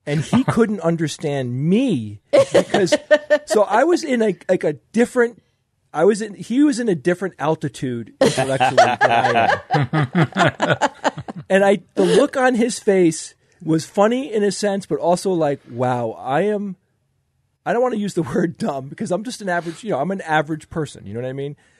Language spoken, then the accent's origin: English; New York, United States; I mean, I'm a New Yorker. You know what I mean? I grew up going to that city on weekends